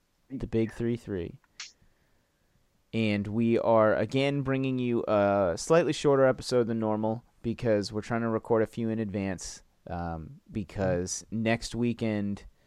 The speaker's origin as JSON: {"language": "English", "town": "Boston", "region": "Massachusetts", "country": "United States", "said": "I'm probably saying it wrong. I'm from Boston. We don't know."}